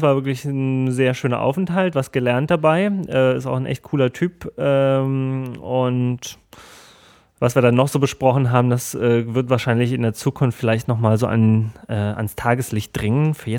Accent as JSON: {"language": "German", "country": "Germany", "said": "ich komme aus Deutschland"}